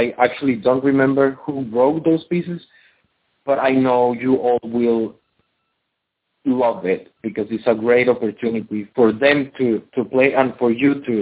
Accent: Caracas, Capital District, Venezuela; I am from Venezuela, yeah, Caracas, which is the capital.

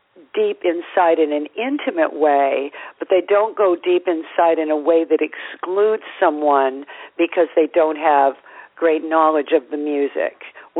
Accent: California, United States; I'm from California and he lived in California for years, but we both much prefer New York.

